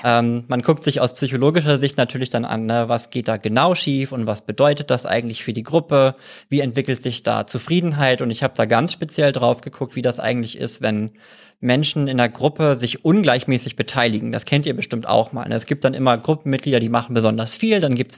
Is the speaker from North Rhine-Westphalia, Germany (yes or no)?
no; Kiel, Schleswig-Holstein, Germany; ich bin gar nicht aus dem Ruhrgebiet. Ich bin gar nicht aus NRW. Ich bin in Schleswig-Holstein in Kiel aufgewachsen, bin dann in einem Dorf bei Kiel zur Schule gegangen